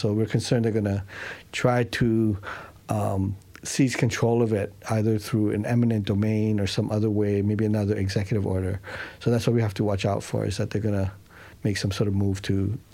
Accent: Honolulu, Hawaii, United States; born and raised in Honolulu, live in Mo'ili'ili.

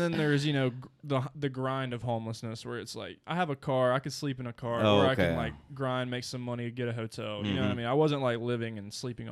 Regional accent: Coleman, Alabama, United States; I'm actually from Coleman, Alabama. I don't say this a lot. Okay. I was actually from Coleman. It's not the greatest place to rep, you know, because...

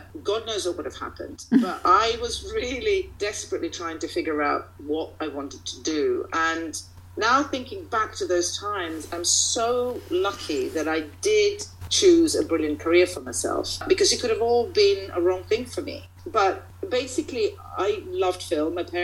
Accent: Croatia; growing up in Croatia, it was then Yugoslavia, so it was a very different country, and it was a great place to live, but it was kind of, you know, it was a socialist country

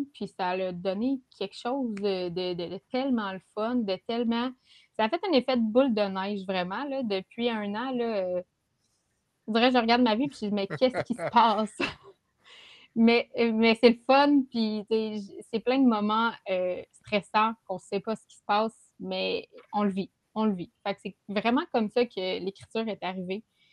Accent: Granby, Quebec, Canada; now in L'Ange-Gardien, Canada; Ben moi, je viens de Grimby. J'ai grandi à Grimby. Là, j'habite à Lange-Gardien, qui est un petit peu plus en retrait, un petit village.

